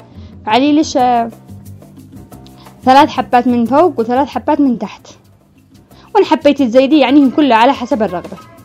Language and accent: Arabic; Yemen; ندي لكم طريقة البوريك الذي معروف عندنا في اليمن